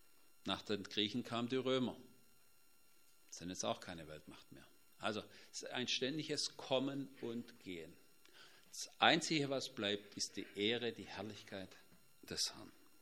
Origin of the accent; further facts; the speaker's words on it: Baden-Württemberg, Germany; ich bin ja Schwabe